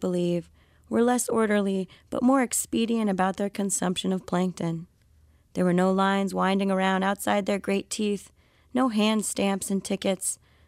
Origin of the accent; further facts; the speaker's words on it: Florida, United States; Well, so I grew up in South Florida, and that's sort of like the most theme parks per capita in the continental U.S.